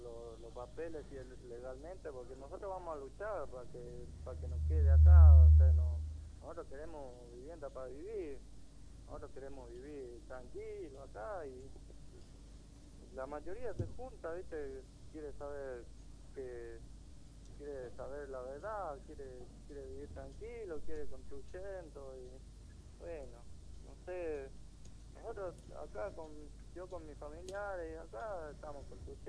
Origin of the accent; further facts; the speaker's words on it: Paraguay; now in Argentina; Y nosotros somos paraguayos